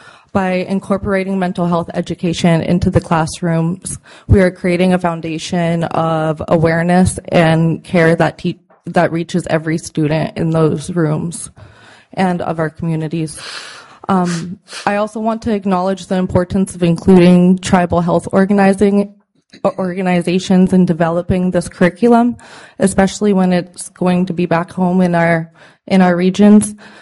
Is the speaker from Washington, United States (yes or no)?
no; Fort Yukon, Alaska, United States; I'm from Fort Yukon, but I'm currently learning my ancestral language up at UAF, Alaska Native Language Center. And I am Gwetchin